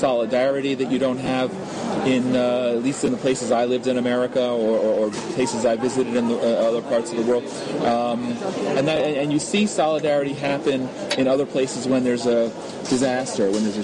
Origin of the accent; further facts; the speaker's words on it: New Jersey, United States; also born or lived in New York; now in Israel; No, I'm not. I was born and raised in New York and raised in New Jersey, but I've always been Israeli.